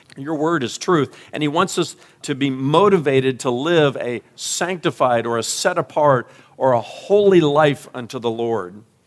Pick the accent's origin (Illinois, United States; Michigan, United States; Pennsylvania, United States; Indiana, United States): Indiana, United States; I remember my grandparents when I was growing up in Indiana.